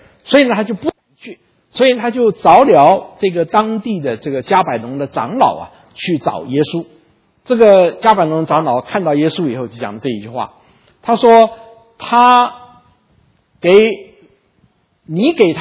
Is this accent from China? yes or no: yes; China; 这点是我们都是中国人哈